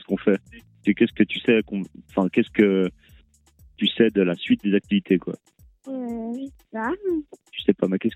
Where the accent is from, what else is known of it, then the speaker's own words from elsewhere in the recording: Lausanne, Vaud, Switzerland; Mais ça, c'est parce qu'on vient de Lausanne.